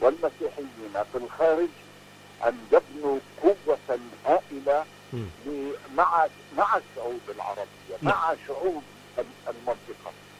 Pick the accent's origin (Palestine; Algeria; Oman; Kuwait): Palestine; لذلك نحن كفلسطينيين لسنا متفردين إلى العمل بهذا الكلام. نحن الفلسطينيين نتشبث بأرضنا على قدر الإمكان.